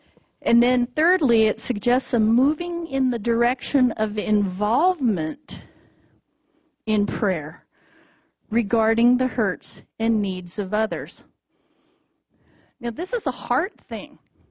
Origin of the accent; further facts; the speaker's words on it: the South, United States; most of the people I grew up with in the South who were so focused on witnessing and on evangelism never prayed for the people that they were trying to reach out to.